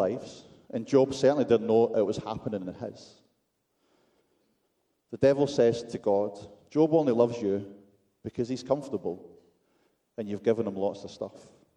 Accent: Glasgow, Scotland, United Kingdom; on a bank holiday weekend when it's sunny in my hometown of Glasgow

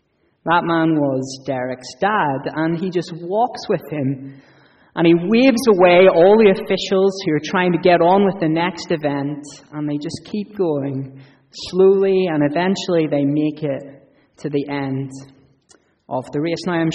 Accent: Ireland; And as an Irishman, it's entirely reasonable to start with what is second before we look at what is first.

